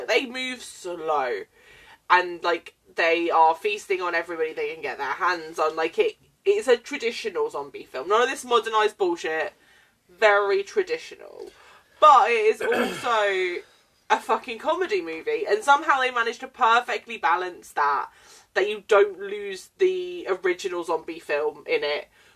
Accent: United Kingdom; I'm also British. I feel like there is an ingrown love of the Cornetto trilogy as a British person.

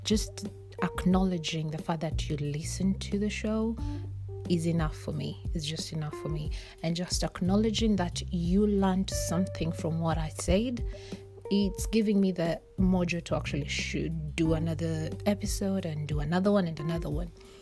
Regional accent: Kenya; moved away as an adult; now in England; I am originally from Kenya, born and raised in Kenya. I moved to England when I was 19.

